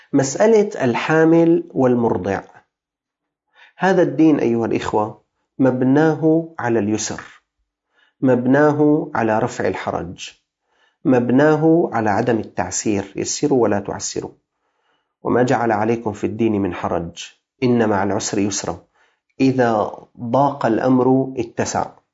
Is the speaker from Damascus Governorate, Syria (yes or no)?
yes; Damascus, Damascus Governorate, Syria; عندنا في الشام هي طعام مسكين